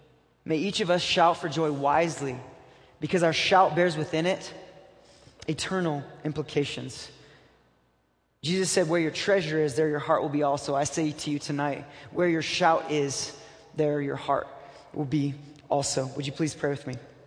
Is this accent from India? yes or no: no; Brazil; I grew up in Brazil.